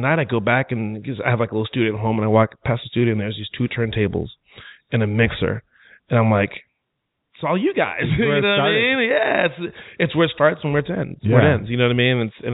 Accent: St. Croix, U.S. Virgin Islands; born there; Well, I was born in the Virgin Islands

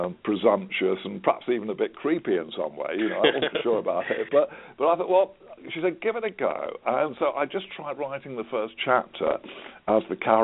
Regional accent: England, United Kingdom; I'm writing as an English author and it was first published in England

